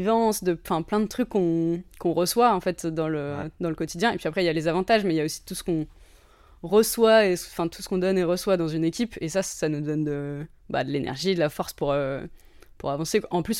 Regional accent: Normandy, France; Moi, je suis normande, donc c'est ma réponse préférée.

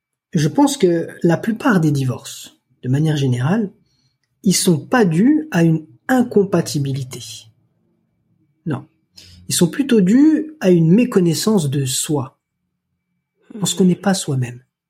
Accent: Algeria; moi je suis originaire d'Algérie

